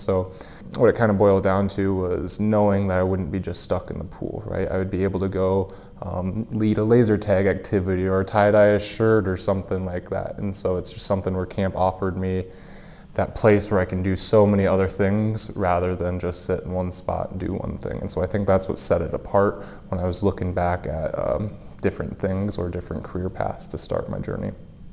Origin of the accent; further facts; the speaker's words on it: Lone Tree, Iowa, United States; I'm from Lone Tree, Iowa.